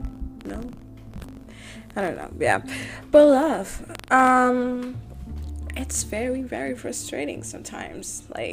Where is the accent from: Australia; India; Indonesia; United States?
Indonesia; English is a second language; I'm from Indonesia, so like my English is not as what you think it is. But yeah, you see me dark skin, but I'm from Indonesia. Like I'm black, but I'm from Indonesia.